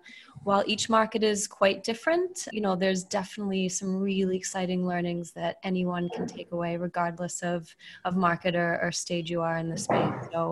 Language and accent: English; United Kingdom; moved away as an adult; also born or lived in United States; now in Berlin, Germany; I'm a British American stuck in Berlin. I have been in Europe for about 12 years now.